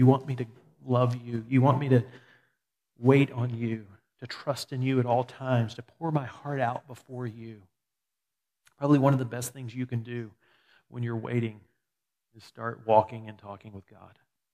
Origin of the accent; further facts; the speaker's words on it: Albany, Georgia, United States; I grew up in Albany years ago. Albany, if you say it really southern. But Albany, Georgia.